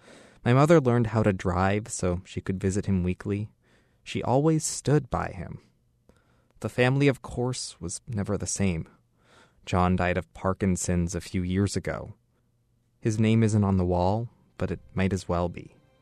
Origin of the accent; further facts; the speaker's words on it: Portland, Maine, United States; I grew up on Munjoy Hill. I was the youngest of five, and I still remember going to register at the federal building on 4th Street when I turned 18 in 1973.